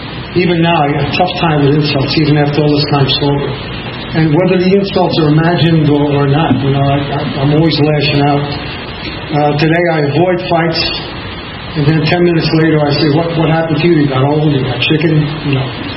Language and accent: English; Bronx, New York, United States; born there; If you can't tell, I was born in the Bronx. I was an only child.